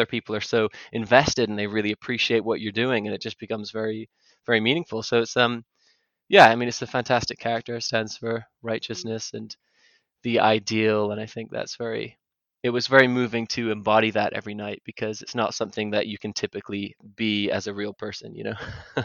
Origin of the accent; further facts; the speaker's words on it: Kingston, New York, United States; born there; also born or lived in United Kingdom; I was born in Kingston, New York State. I'm half American, half British, and I've spent my life sort of in between America and the UK.